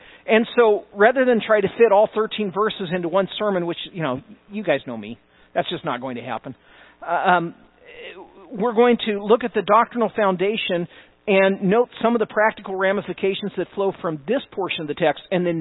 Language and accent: English; Santa Rosa, California, United States; growing up in Santa Rosa, a lot of times we would head down to San Francisco.